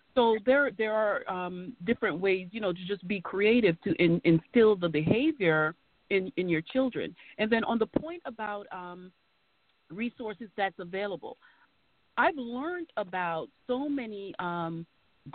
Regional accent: New York City, New York, United States; So I was in the New York City public schools. I grew up in the Bronx

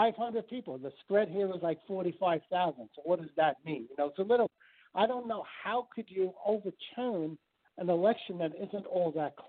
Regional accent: New Jersey, United States; especially growing up in Hudson County, it's very easy to say

